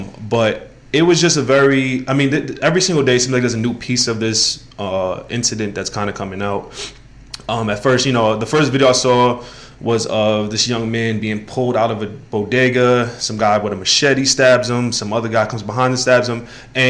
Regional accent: Brooklyn, New York, United States; The thing is, like, growing up in New York, I lived in Brooklyn my entire life

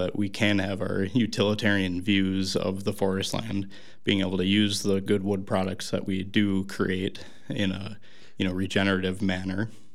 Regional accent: Onalaska, United States; So I grew up outside of Onalaska, just a little ways, still within the city limits.

